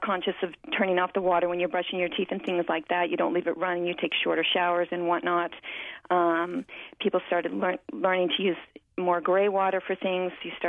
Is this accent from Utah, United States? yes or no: yes; Utah, United States; moved away as an adult; Yeah, growing up in Utah, we certainly learned, you know, being there for 20 years, and I left after I finished college.